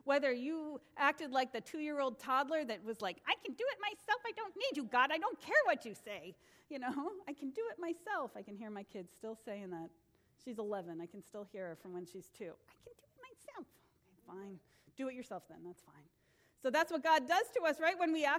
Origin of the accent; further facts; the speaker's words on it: New England, United States; We're Americans. That's what we're, and I'm from New England